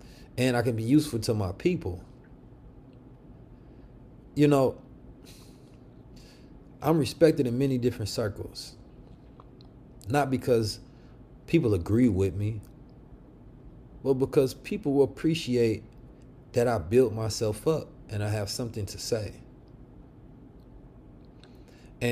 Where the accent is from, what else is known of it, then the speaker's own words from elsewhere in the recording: Oakland, California, United States; The street Muslims I grew up with in Oakland, California, they were a corrupt bunch, to be honest.